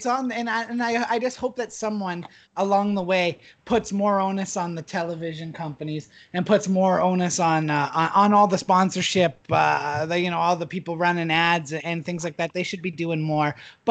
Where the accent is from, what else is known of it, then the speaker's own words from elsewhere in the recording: Canada; Again, I'm Canadian. I only watch hockey, so.